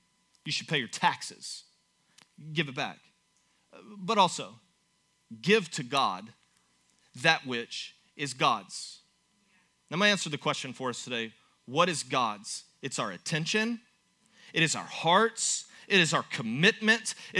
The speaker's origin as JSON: {"language": "English", "country": "United States", "said": "I think as an American, it's a right."}